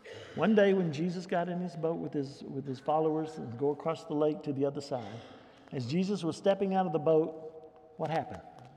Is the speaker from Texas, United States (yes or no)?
yes; Lubbock, Texas, United States; It's just like when I was a little bitty growing up in God's country, Lubbock, and I wanted to go outside and ride my bike.